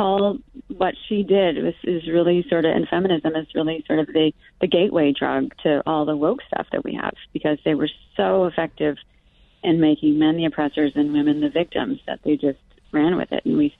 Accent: Oregon, United States; Actually, I grew up in Oregon. I went to the University of Oregon

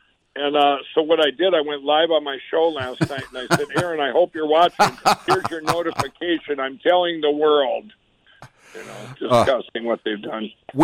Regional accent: Mankato, Minnesota, United States; born there; we stopped it to get something to eat at a drive-thru in Mankato, Minnesota, which is my original, where I was born.

